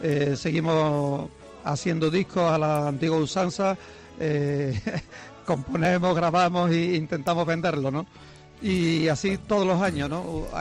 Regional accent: Andalusia, Spain; accent: Andalusian; sin perder las raíces que siempre hemos tenido, que son raíces andaluzas. Nuestro acento, nuestra forma de hacer las cosas diferentes, ¿no?

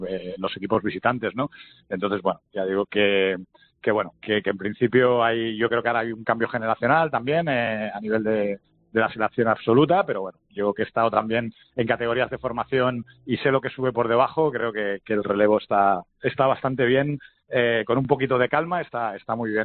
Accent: Catalonia, Spain; es algo que me resulta curioso viniendo de donde vengo, de Cataluña, que es tan complicado poder sostener económicamente según qué proyectos.

